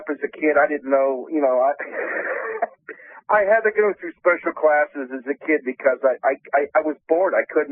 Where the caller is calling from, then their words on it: Florida, United States; Hi, Dolores. … I'm from Florida.